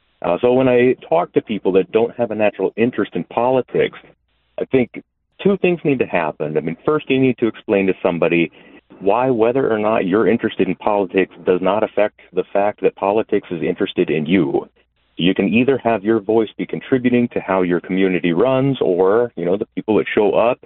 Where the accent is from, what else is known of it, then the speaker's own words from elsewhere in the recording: Colorado, United States; also born or lived in Montana; now in North Dakota, United States; Yeah, so I am a North Dakota transplant from 2008. At the time of the financial crisis, I'd moved here from Montana. But I actually grew up in Colorado and lived there until about